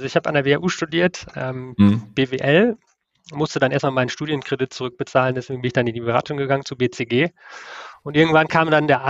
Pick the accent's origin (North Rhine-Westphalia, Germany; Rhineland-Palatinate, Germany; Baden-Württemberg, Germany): North Rhine-Westphalia, Germany; ich komme auch aus NRW, aus Münsterland